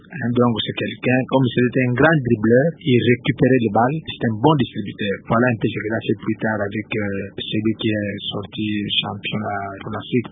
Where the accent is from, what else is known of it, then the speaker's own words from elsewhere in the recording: Kinshasa, DR Congo; born there; on nous appelle des Kinois parce que je suis né à Kinshasa à l'époque Léopoldville.